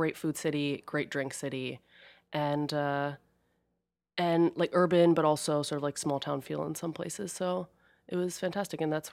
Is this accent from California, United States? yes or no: no; New Jersey, United States; I grew up in outside of Princeton.